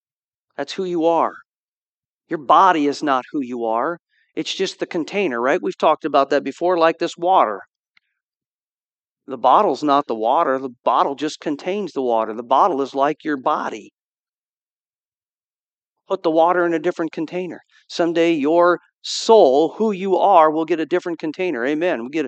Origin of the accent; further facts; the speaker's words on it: United States; born there; I love America. I'm so glad that I was born in America.